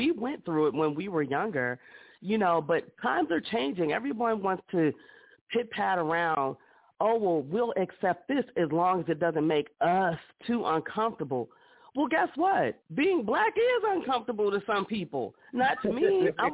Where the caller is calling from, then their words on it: Sterling, Virginia, United States; calling from Sterling, Virginia, Loudoun County.